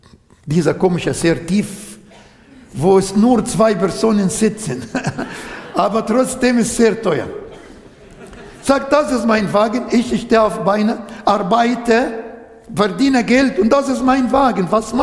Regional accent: Egypt; ich bin Ägypter, ich will in Ägypten bleiben, der Herr hier dienen in meiner Muttersprache

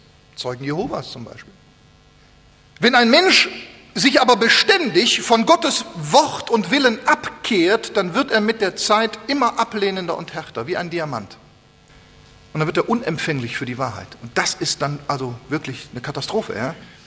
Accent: North Rhine-Westphalia, Germany; Wir beten schon sehr lange für einen älteren Mann in dem Dorf, wo ich herkomme, da bei Köln

